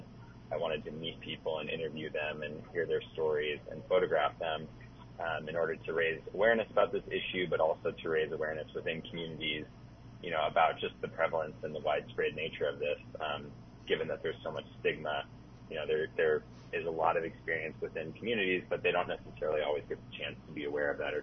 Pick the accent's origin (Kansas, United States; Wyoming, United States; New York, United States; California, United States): Wyoming, United States; I'm also from Wyoming, so I kind of spend my time across the American West